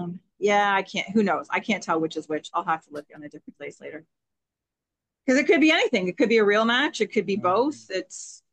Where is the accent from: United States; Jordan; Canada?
Canada; I'm starting to feel a little bit picked on as a Canadian soccer fan.